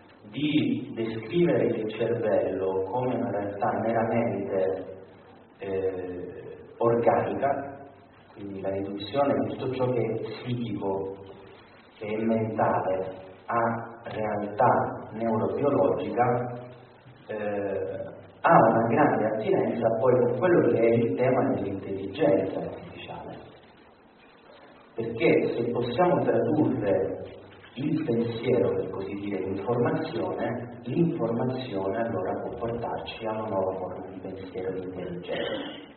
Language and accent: Italian; Pozzallo, Sicily, Italy; now in Rome, Italy; sono prete diocesano, diocesi di Noto in Sicilia, sono originario della provincia di Ragusa, piccolo paese sul mare che si chiama Pozzallo